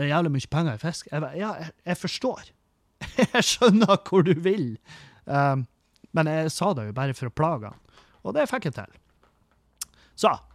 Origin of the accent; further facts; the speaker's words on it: Halsa, Møre og Romsdal, Norway; jeg vokste opp på Halsa, og der produserer vi fiskfôr, og det er også masse laksemære i fjorden der.